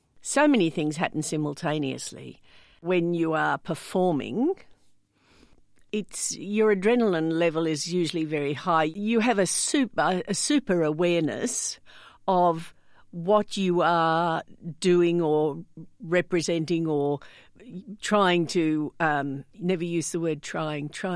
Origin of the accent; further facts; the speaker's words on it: Sydney, New South Wales, Australia; now in Western Australia, Australia; You know, I came here from Sydney. I was born and raised and trained in Sydney. And I took one look at Western Australia and thought, this is home.